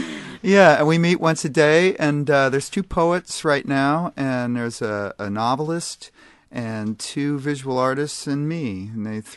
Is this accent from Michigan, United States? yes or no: no; Seattle, Washington, United States; I'm from West Seattle, and I'm out here doing a residency at the...